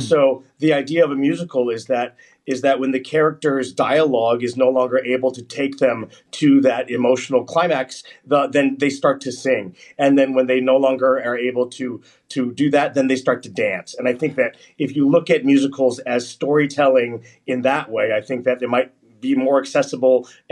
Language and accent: English; United States; I grew up in the United States.